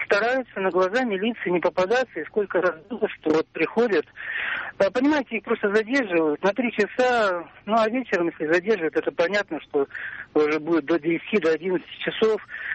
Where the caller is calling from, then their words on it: Saint Petersburg, Russia; Санкт-Петербург.